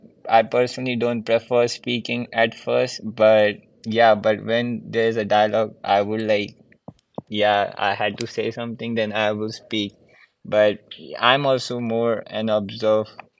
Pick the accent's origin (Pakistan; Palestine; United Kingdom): Pakistan; Karachi, Sindh; now in United States; I'm from Karachi, which is in Pakistan. It's a big city. And it's also like known as the industrial hub of Pakistan.